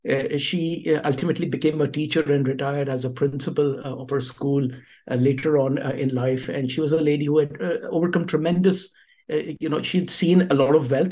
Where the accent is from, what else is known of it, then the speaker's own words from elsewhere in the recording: India; But then, growing up in India, and India is again very different.